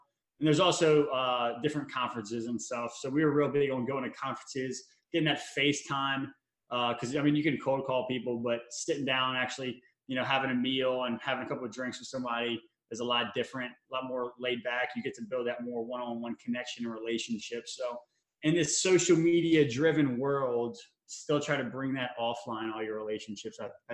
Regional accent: Baton Rouge, Louisiana, United States; now in Florida, United States; I grew up in Baton Rouge, Louisiana, so kind of a smaller college town, kind of slow.

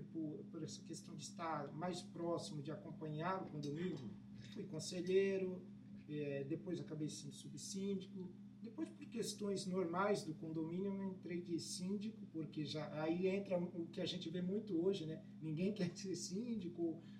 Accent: Santos, São Paulo, Brazil; Eu sou nascido na capital, em São, sim, Paulo. Mas eu já sou praticamente um santista de cidadão.

